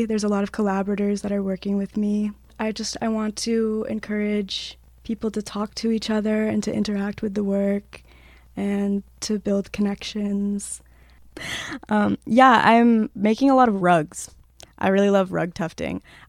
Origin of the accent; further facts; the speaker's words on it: Burlington, Vermont, United States; also born or lived in Germany / Castleton, United States; now in Worcester, United States; So I grew up in Burlington, Vermont. I lived there until I was 16 years old, and then I moved to Germany for a year. And then I moved back and I went to school in Castleton, Vermont for a year before I moved to Worcester in 2021.